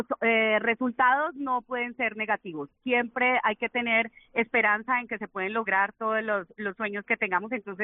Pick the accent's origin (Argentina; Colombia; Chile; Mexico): Colombia; Cali, Valle del Cauca; Sí, soy de Cali, nacida en Cali